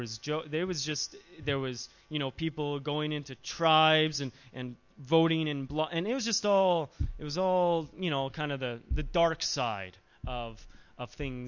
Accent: Canada; I'm from Canada. I've never heard of marae.

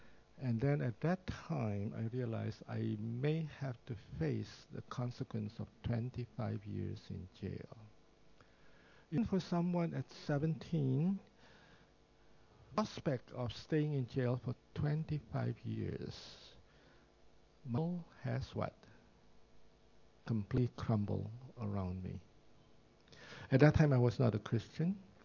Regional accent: Indonesia; English is a second language; also born or lived in China; I was born in China, and the day I was born, my father went to the Philippines. And in 1949, when I was 3 years old, so you know how old I am, and my mother took six of us to Indonesia.

